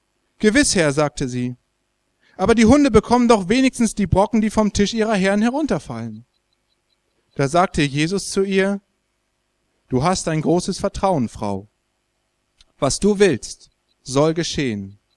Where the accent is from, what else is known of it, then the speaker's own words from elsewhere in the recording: Lower Saxony, Germany; now in Marburg, Germany; wie Alex schon gesagt hat, ich komme ursprünglich aus Ostfriesland, bin auf einem Bauernhof groß geworden, habe eigentlich Landwirtschaft gelernt, bin dann selber Christ geworden